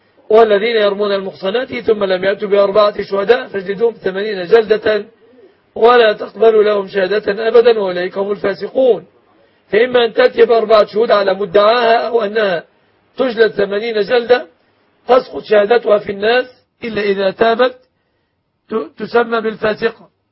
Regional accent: Egypt

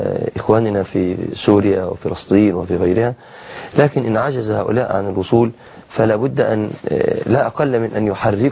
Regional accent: Egypt; الجهاد كان زمان الجيش عندنا في مصر اسمه الجهادية

